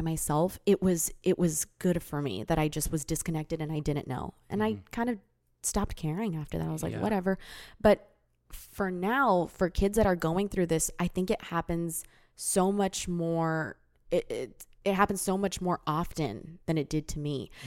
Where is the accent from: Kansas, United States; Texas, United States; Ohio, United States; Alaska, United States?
Texas, United States; El Paso; moved away; leave El Paso at first, I think it's for the first few months, it's like, oh yeah, I'm out of my hometown.